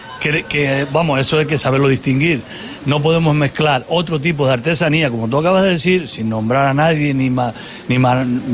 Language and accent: Spanish; Canary Islands, Spain; Nuestra identidad como canarios y majoreros y demás se está perdiendo por completo